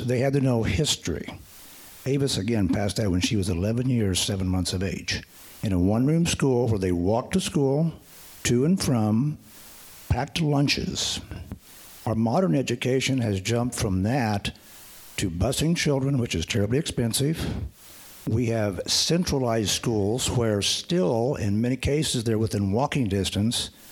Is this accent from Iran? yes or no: no; Topeka, Kansas, United States; I'm from Topeka.